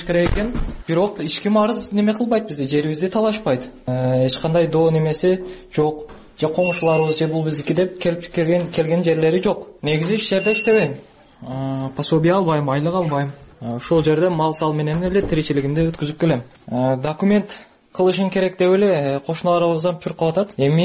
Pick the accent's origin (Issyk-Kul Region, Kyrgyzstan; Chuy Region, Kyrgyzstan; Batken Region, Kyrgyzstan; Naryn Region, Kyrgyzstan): Batken Region, Kyrgyzstan; Koktash; Өзүм ушул жерде төрөлүп, өзүм чоңойгом.